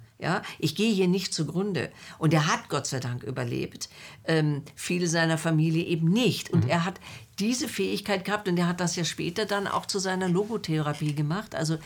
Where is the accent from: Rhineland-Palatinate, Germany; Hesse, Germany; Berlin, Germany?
Berlin, Germany; Ja, ich bin Berlinerin und fand diese Berliner Winter nie so toll.